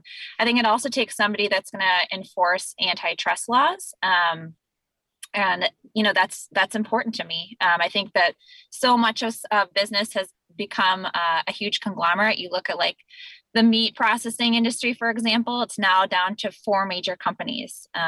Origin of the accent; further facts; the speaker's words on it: Eau Claire, Wisconsin, United States; And I eventually came back home here to Eau Claire, to my hometown, where I ran a small business in downtown Eau Claire for the last 7 years.